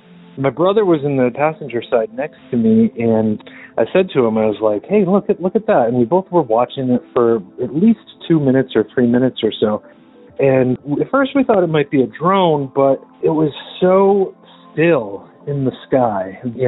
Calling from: Medford, Massachusetts, United States; I'm calling from Medford, Massachusetts

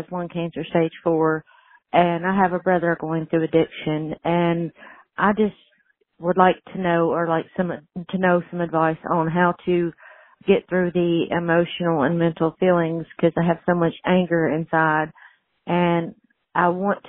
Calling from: Nicholasville, Kentucky, United States; I'm from Nicholas Hill, Kentucky.

